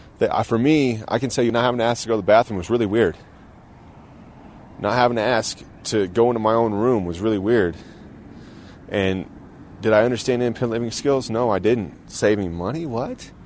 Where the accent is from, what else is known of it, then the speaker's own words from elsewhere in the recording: Cheyenne, Wyoming, United States; I'm from Cheyenne, Wyoming.